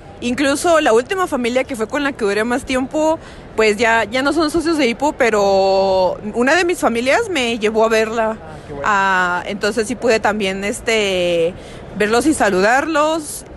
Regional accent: Chihuahua, Mexico; Vengo de Chihuahua.

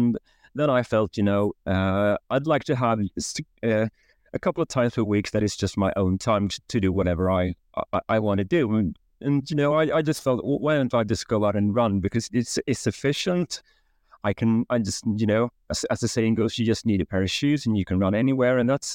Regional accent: Sweden; growing up in Sweden in the 1970s, I was always quite active as a kid

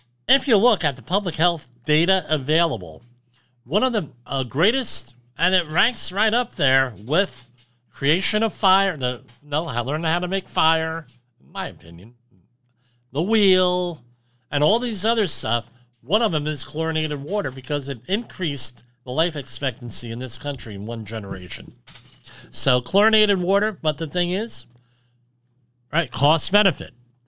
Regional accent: Woodbridge, New Jersey, United States; In my hometown of Woodbridge, they did that.

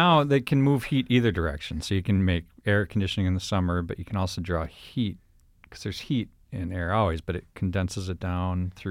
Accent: Austin, Minnesota, United States; No, I'm from Austin, Minnesota.

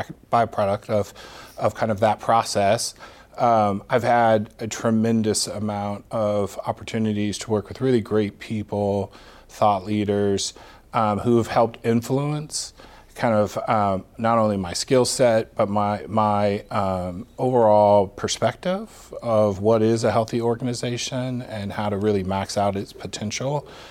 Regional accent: Tacoma, Washington, United States; Yeah, I came up born and raised in Tacoma, Washington. Went to Curtis Junior High School and then moved to the heart of Tacoma, became a Stadium Tiger.

